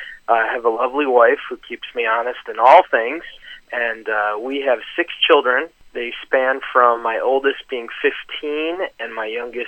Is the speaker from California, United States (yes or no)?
no; Milwaukee, Wisconsin, United States; now in Cleveland, United States; So originally, I am from Milwaukee, Wisconsin.